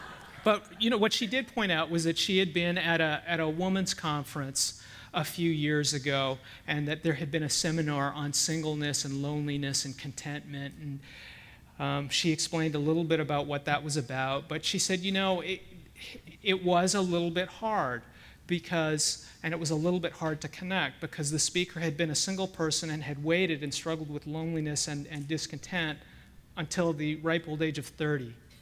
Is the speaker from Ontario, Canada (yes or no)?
yes; Toronto, Ontario, Canada; I grew up in Toronto, Canada. That's where I was born. I was born into a family where my dad was a civil engineer, one of the first Chinese Canadians to graduate from an English-speaking university there.